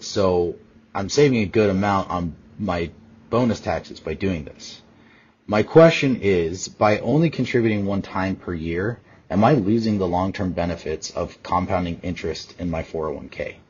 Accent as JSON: {"language": "English", "town": "Layton", "region": "Utah", "country": "United States", "said": "I'm from Layton, Utah."}